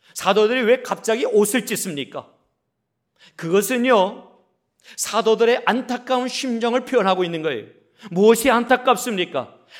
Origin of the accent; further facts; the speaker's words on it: Chungcheong, South Korea; accent: Chungcheong dialect; 저는 충청도 사람입니다. 평소에는 얌전할 때는 표준말을 사용합니다. 그런데 당황하거나 갑자기 충격적인 일이 벌어지면 충청도 사투리가 저도 모르는 사이에 툭툭툭툭 튀어나옵니다.